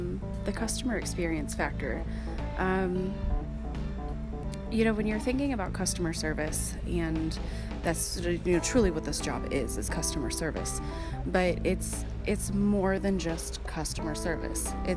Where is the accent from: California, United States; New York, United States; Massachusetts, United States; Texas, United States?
Texas, United States; San Angelo; I'm in San Angelo.